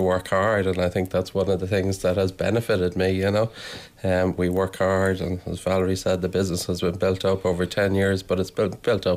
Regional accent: Navan, County Meath, Ireland; From Navan, yeah, exactly. So we're originally from Navan.

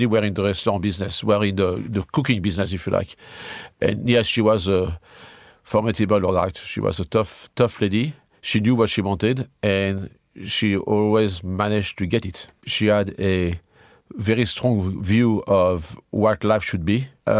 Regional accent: Brittany, France; English is a second language; now in Ireland; I'm from Brittany, so my mom was from Brittany, and I was born in Marsh

